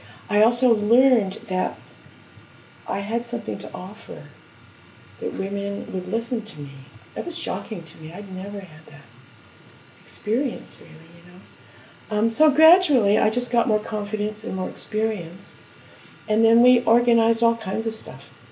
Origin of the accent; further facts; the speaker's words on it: Los Angeles, California, United States; The trouble with growing up in Los Angeles is that rain seems unnatural.